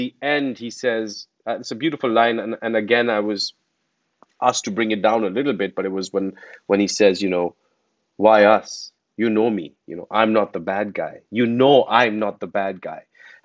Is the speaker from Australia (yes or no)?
no; India; moved away as an adult; now in United States; I think some of it culturally comes from being Indian. I think we grew up, our education system is such where it is very methodical. You know, sort of when I came to America and I was in a calculus class in college when I was 18